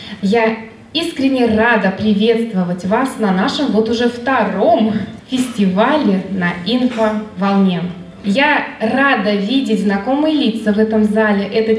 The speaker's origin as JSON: {"language": "Russian", "region": "Samara Oblast", "country": "Russia", "said": "Спасибо, что не побоялись сразиться с нами, с самарцами"}